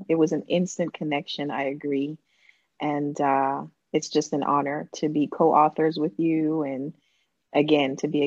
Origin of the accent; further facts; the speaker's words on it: Jamaica; as I was growing up in Jamaica and watching her as a single mom, she was always on the grind.